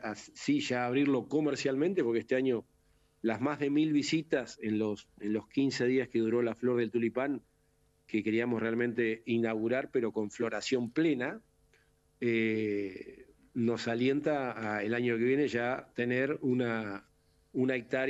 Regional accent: Viedma, Río Negro, Argentina; soy nacido y criado acá en la Patagonia, específicamente acá en la capital de la provincia de Río Negro, en Viedma, que está a 80 kilómetros del campo que tengo familiarmente hace más de 70 años, a orillas del Río Negro.

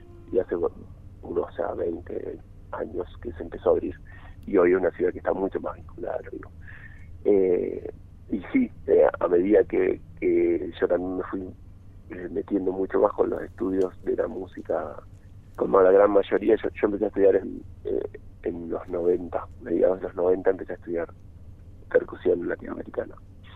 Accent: Rosario, Santa Fe, Argentina; also born or lived in Denmark; Yo no nací en Rosario, vivo desde los 5 años en Rosario. Nací en Dinamarca, en realidad

